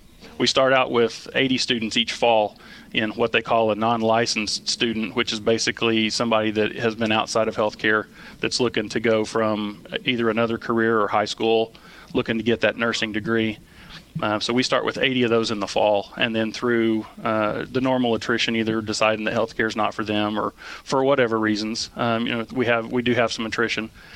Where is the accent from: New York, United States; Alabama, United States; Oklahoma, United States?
Oklahoma, United States; moved away as an adult; now in Tennessee, United States; And was born and raised in Oklahoma, but with kind of the downturn of the economy a few years ago, I had moved out to Tennessee